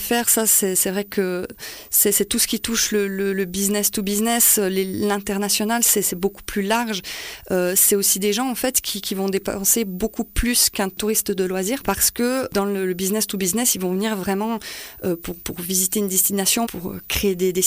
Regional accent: Valais, Switzerland; Je suis Valaisanne moi-même à la base.

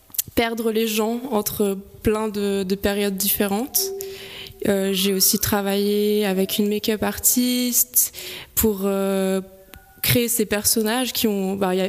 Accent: Valais, Switzerland; now in Renan, Switzerland; Je viens du Valais et maintenant j'habite à Renan, où je continue des études en photographie.

